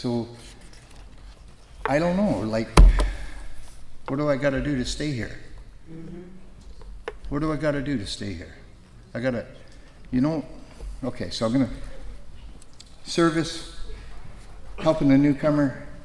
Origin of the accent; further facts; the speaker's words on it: Canada; I'm from Canada, so I don't know anything about politics.